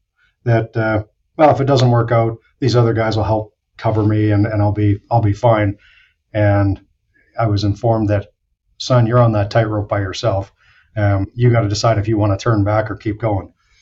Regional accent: Canada; now in United States; I was starting as a Canadian, starting out very fresh in the U.S. marketplace

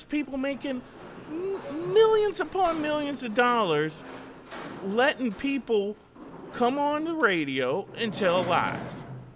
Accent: Missouri, United States; I come from Missouri, and it's the show me state.

